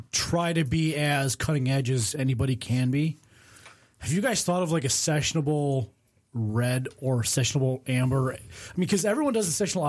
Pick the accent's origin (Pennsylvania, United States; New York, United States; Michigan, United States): Michigan, United States; Romeo; I grew up in Romeo and Shelby-ish, so I grew up on yellow beer.